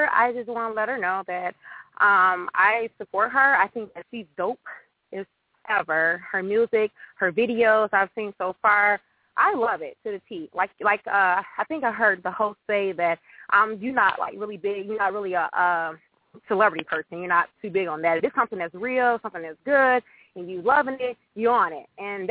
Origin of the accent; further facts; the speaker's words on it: Detroit, Michigan, United States; Hi, yes. I am from Detroit.